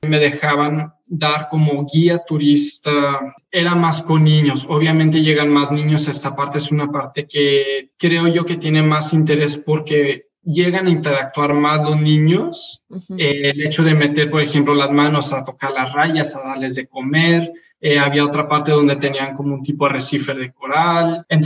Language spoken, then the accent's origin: Spanish; Mexico City, Mexico; also born or lived in Ciudad Juárez; desde chiquito, creciendo en la Ciudad de México no era así fácil que tuviera el mar o la montaña, realmente estaba en la ciudad. Nos mudamos a Ciudad Juárez